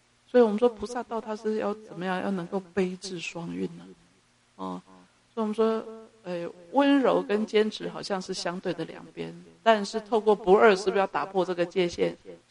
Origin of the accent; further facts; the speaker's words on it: Yilan County, Taiwan; 宜兰我是宜兰人啊，宜兰人是比较特别的哈